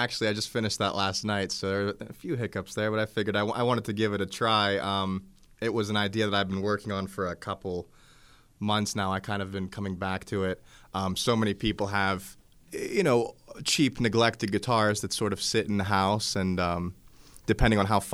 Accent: United States; Well, my family is from the South Side. I think 4 or 5 generations. I currently live in my great-grandparents' and grandparents' house. I live back down there.

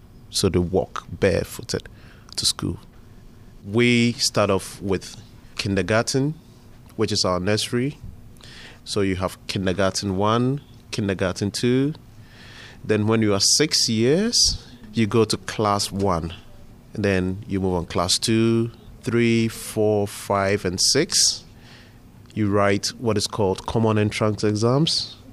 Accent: Tema, Greater Accra, Ghana; born there; I was born in Ghana in a city called Tema. Ghana is in West Africa.

